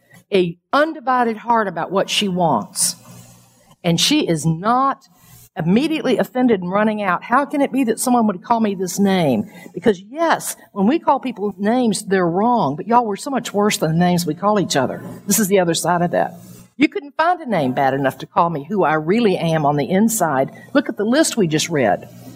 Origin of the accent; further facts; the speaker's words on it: Miami, Florida, United States; when I grew up in Miami in high school